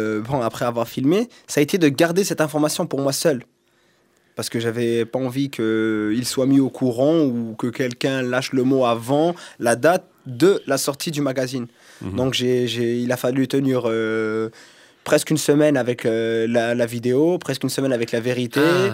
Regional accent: Montfermeil, Île-de-France, France; now in Clichy-sous-Bois, France; J'habite à Clichy-sous-Bois et je suis originaire de Montfermeil.

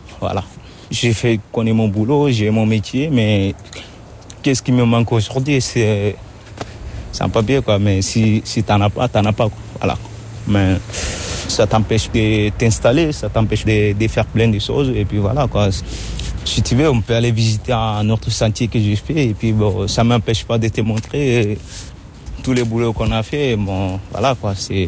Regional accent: Ségou, Mali; born there; moved away as an adult; Bah, je suis né au Mali. Ouais. Je suis né au Mali. Il y a une raison qui s'appelle là-bas, raison de Ségou.

